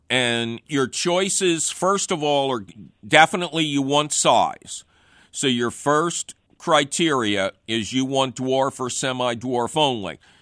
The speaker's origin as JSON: {"language": "English", "town": "Philadelphia", "region": "Pennsylvania", "country": "United States", "tie": "born or raised there", "said": "I grew up near Bridge and Tarsdale."}